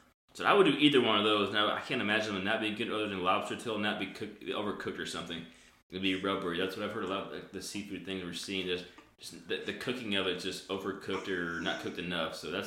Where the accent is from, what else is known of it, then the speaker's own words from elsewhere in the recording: San Antonio, Texas, United States; I mean, we're from Texas, we're San Antonio, so we know Mexican food